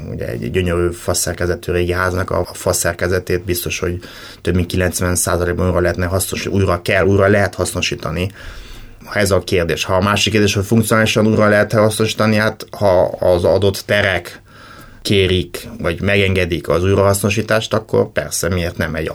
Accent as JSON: {"language": "Hungarian", "town": "Cluj-Napoca", "region": "Cluj County", "country": "Romania", "tie": "born or raised there", "said": "mivel én kolozsvári gyerek vagyok, volt szerencsém itt születni és itt élni eddigi életem legnagyobb részében."}